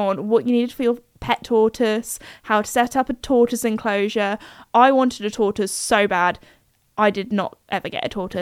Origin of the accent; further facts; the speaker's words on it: United Kingdom; And again, I am a British gal. I am not used to the heat